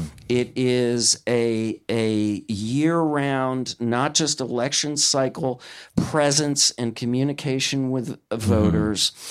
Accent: Wisconsin, United States; First of all, I am from Wisconsin

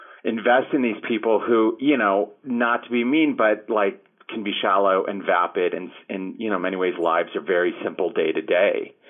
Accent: Ireland; I would say Ireland because I'm Irish.

